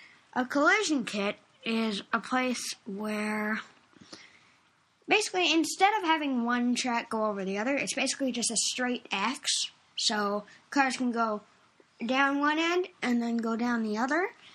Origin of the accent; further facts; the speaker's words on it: Canada; We're Canadian. Canada.